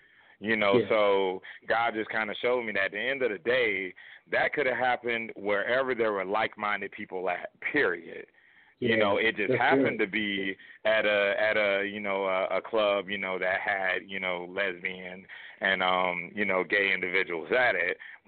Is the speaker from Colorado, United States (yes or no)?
no; Orlando, Florida, United States; I was born and raised in Orlando, so it hit home to me like no other.